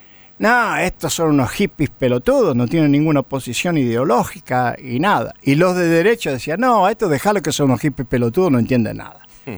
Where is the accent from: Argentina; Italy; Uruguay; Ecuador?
Italy; Yo soy italiano, por eso me pude ir del país en el momento de la crisis.